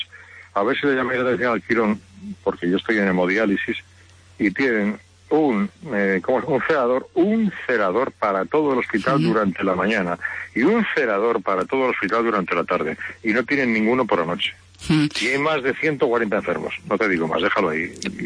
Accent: Madrid, Community of Madrid, Spain; porque estábamos en Madrid destinados, yo soy madrileño.

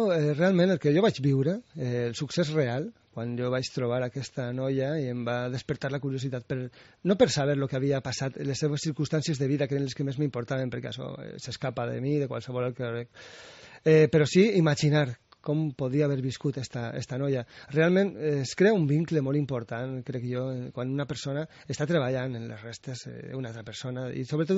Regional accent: Vila-real, Valencian Community, Spain; Jo soc de Vila-real.

